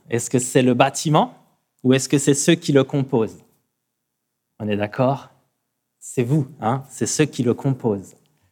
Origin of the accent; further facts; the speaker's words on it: Vichy, Auvergne-Rhône-Alpes, France; Nous, donc, venant de Vichy, on est des Bourbonnais, et vous, vous êtes des Auvergnats.